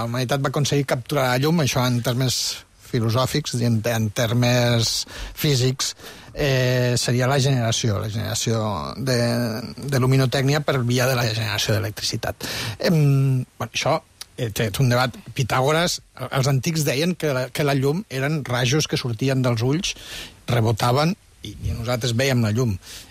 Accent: Vimbodí i Poblet, Catalonia, Spain; aniré al meu poble, que és Vimbodí Poblet

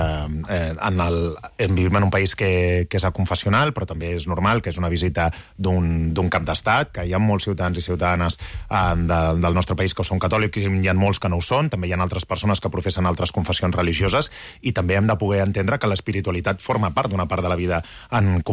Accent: Catalonia, Spain; com a catalans i catalanes

